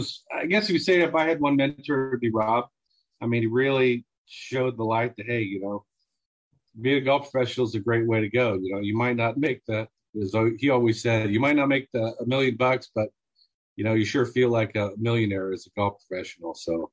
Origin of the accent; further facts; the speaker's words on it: Carmichael, California, United States; I was born and raised in Carmichael, Del Campo